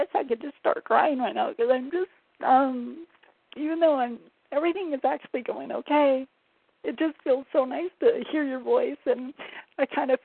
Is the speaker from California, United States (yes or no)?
yes; San Diego, California, United States; I'm from San Diego.